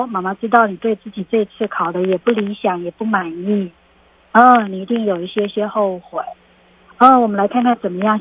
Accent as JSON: {"language": "Chinese", "country": "China", "said": "是啊，我们中国人比较习惯用激将法"}